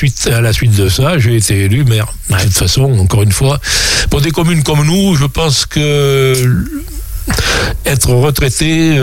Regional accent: Saint-Pardoux-l'Ortigier, Nouvelle-Aquitaine, France; born there; je suis né à Saint-Pardoux-l'Ortiger, et je suis revenu parce que finalement, je trouve qu'on est bien en Corrèze et à la campagne.

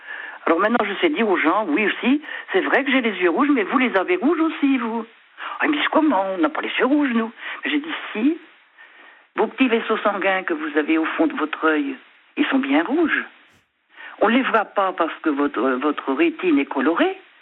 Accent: Brittany, France; Je ne sais pas si j'ai un accent breton, mais je ne crois pas. Parce que je ne parle pas la langue bretonne dans mon secteur à moi, qui est du côté de Rennes, du côté du Mont-Saint-Michel.

